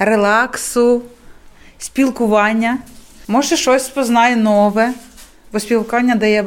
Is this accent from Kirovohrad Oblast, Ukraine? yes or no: yes; Kropyvnytskyi, Kirovohrad Oblast, Ukraine; Кропивницький, це центральна частина України.